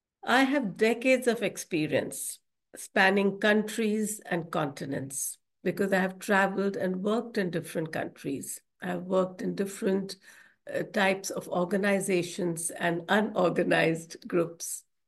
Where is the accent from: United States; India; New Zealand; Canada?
India; I'm from India.